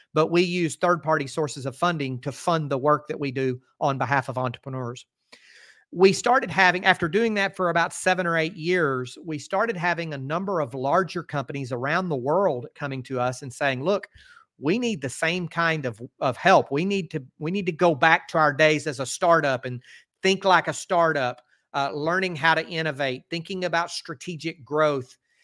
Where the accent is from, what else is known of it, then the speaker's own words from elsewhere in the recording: Conway, Arkansas, United States; accent: Southern; It is. I am from Arkansas, so I live in right in the heart of America.